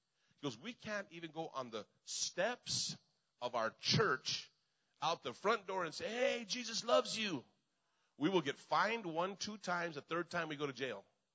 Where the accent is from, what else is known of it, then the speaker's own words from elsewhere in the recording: Albuquerque, New Mexico, United States; I'm from Albuquerque. What can I make a difference? What can good can come out of Albuquerque?